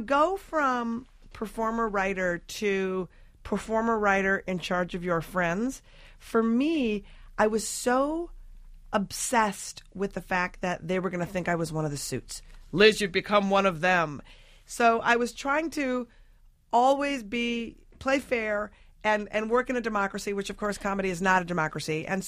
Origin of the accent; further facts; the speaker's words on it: Minnesota, United States; So we went to a bar afterwards because I'm from Minnesota and heaven forbid I just end something that's going horribly wrong.